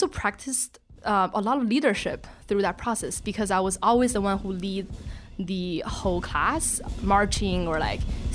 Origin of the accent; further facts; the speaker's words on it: Qinhuangdao, Hebei, China; I was born and raised in a city called Qinhuangdao, which is 2 hours away east of Beijing. It is the beginning part of Great Wall, and it's right next to the sea. It's absolutely beautiful. It's a small city.